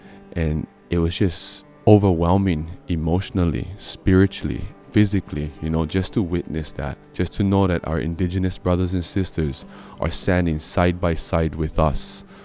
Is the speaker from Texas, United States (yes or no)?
no; Nanakuli, Hawaii, United States; I was born and raised on the Nanakuli Hawaiian homestead.